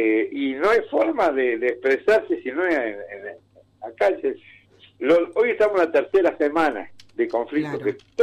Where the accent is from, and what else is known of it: Argentina